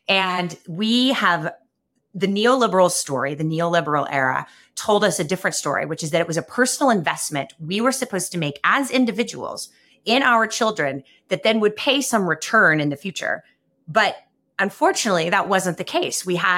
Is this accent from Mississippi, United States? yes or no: no; Kansas, United States; I grew up in Kansas, and Kansas University, the University of Kansas and Kansas State University are beloved institutions